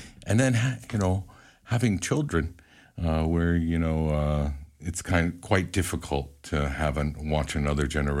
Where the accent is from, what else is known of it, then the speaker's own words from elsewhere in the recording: Bridgeport, Connecticut, United States; So, and I, you know, growing up, that's where I was, in Bridgeport.